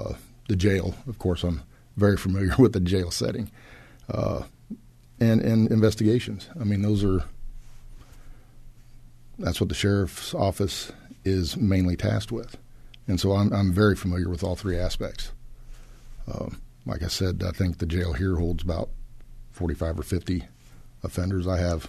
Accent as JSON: {"language": "English", "region": "Illinois", "country": "United States", "tie": "born or raised there", "said": "Well, I grew up in McDonough County, and it was time that I served our community, you know, the place that helped mold me into the man that I am today."}